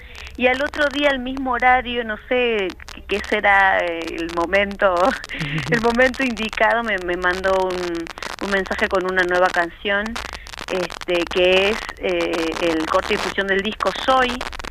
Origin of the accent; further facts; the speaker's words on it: Colonia Santa Rosa, Salta, Argentina; Yo soy del norte, vengo de Colonia Santa Rosa, he caminado mucho el departamento San Martín, Orán